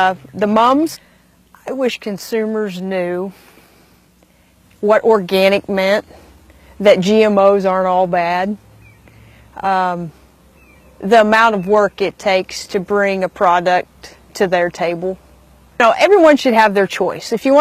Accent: Carl Junction, Missouri, United States; I'm a pumpkin farmer. I'm from Carl Junction, Missouri, and this is my story.

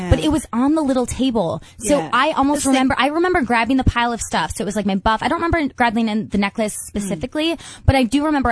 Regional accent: Fiji; now in Melbourne, Australia; We, cause we came from Fiji, which was really hot and beachy. We thought

